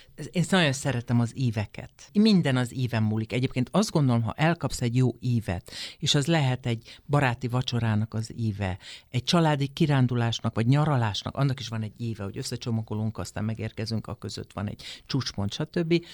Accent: Hajdúnánás, Hajdú-Bihar, Hungary; moved away as an adult; also born or lived in Debrecen; now in Budapest, Hungary; tehát 86-ban, a rendszerváltás előtti iszonyú izgalmas underground időszakban felköltözött a hajdonási kislány Budapestre

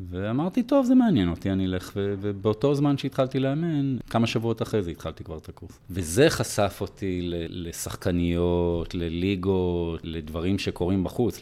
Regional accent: Gesher HaZiv, Northern District, Israel; גדלתי בגשר הזיב, קיבוץ בצפון.

